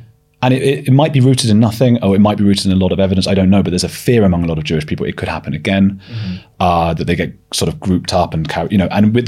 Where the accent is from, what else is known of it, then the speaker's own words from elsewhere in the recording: London, United Kingdom; So I grew up in North London, which is where most Jewish people grew up.